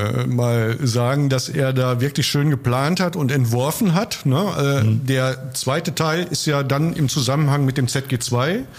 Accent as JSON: {"language": "German", "town": "Kamp-Lintfort", "region": "North Rhine-Westphalia", "country": "Germany", "tie": "born or raised there", "said": "Ich bin in Kamp-Lintfort groß geworden"}